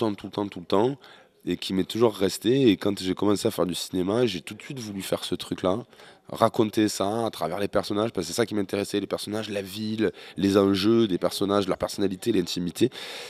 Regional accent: Marseille, Provence-Alpes-Côte d'Azur, France; moved away as an adult; déjà parce que je suis Marseillais et que c'est une histoire mythologique à Marseille

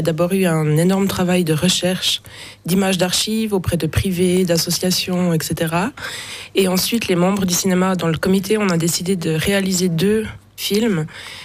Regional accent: La Neuville, France; Donc je suis née à la Neuville, j'ai toujours grandi

